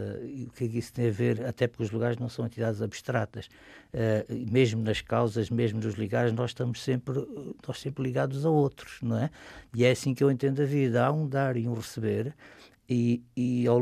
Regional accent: Luanda, Angola; now in Lisbon, Portugal; Porque eu nasci em Angola, vivi fundamentalmente em Luanda, e agora tenho um outro lugar, como eu chamo, da minha vida, Lisboa

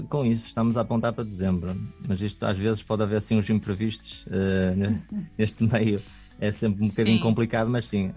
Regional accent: Portugal; Somos portugueses

